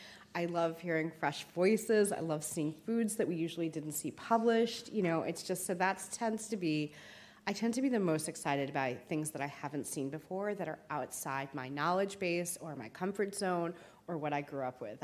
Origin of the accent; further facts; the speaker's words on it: New Jersey, United States; Maybe I grew up in Central Jersey, so you know, there's like 50% fed from New York and 50% from Philly.